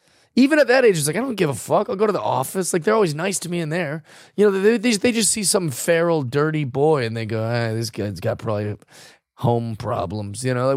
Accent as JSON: {"language": "English", "town": "Kent", "region": "Washington", "country": "United States", "tie": "born or raised there", "also_born_or_lived": "Spokane", "said": "So I was born in Spokane, Washington, mm-hmm. and then we moved to Seattle area before I started forming memories."}